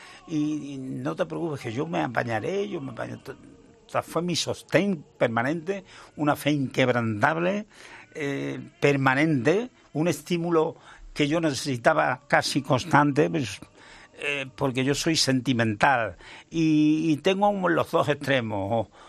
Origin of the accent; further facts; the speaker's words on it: Spain; Soy muy español.